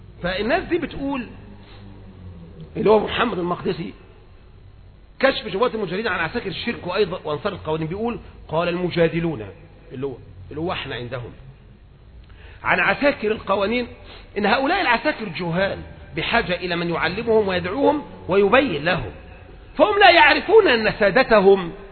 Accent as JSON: {"language": "Arabic", "country": "Egypt", "said": "طب ما احنا عندنا في مصر كده"}